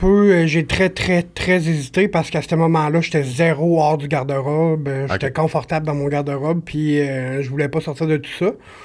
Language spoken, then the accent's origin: French; Lévis, Quebec, Canada; j'ai 32 ans, je viens de Lévis, secteur Lévis, à vrai dire.